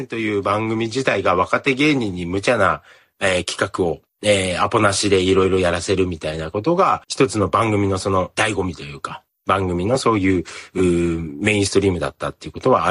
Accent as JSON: {"language": "Japanese", "region": "Fukushima", "country": "Japan", "tie": "born or raised there", "said": "僕はその自分のふるさと福島が東日本大震災で大きな被害を受けた"}